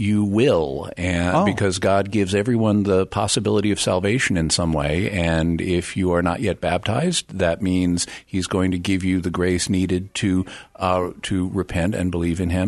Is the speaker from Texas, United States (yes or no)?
yes; Texas, United States; also born or lived in Arkansas; now in Southern California, United States; Only I'm from Texas and Arkansas. I just live in Southern California.